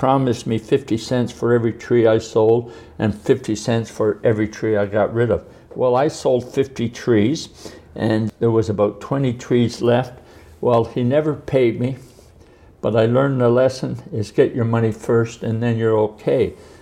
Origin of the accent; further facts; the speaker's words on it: Toronto, Ontario, Canada; I was born and raised on Atlas Avenue. And then when I was very young, then we moved to Dynevor Avenue.